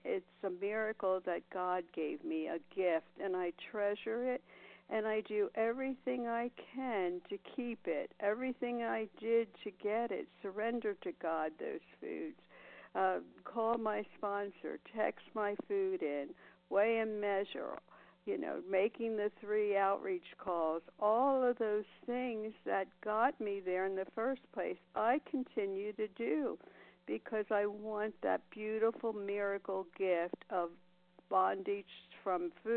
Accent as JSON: {"language": "English", "region": "Nevada", "country": "United States", "said": "Sorry, I'm from Nevada."}